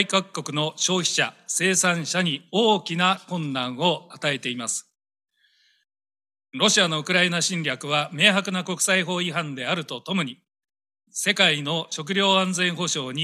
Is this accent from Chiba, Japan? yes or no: yes; Chiba, Japan; 私の地元の千葉県をはじめ、多くの地域で